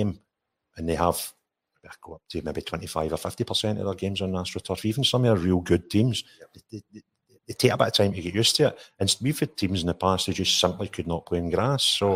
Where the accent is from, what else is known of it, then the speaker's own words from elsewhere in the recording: Linwood, Scotland, United Kingdom; I was brought up and I was born in Linwood, and our local school is Fulton.